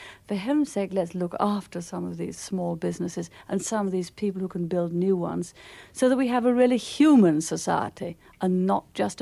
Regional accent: Midlands, United Kingdom; born there; Well, of course, I was born in the Midlands, and I agree.

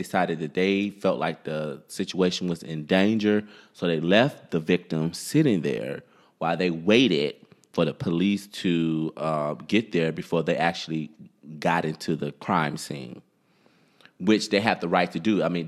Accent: Detroit, Michigan, United States; But when I think about growing up in Detroit, right, you know, mm-hmm. and that's one of our segments, growing up in Detroit, as you both know, Edmondson and I are both from Detroit.

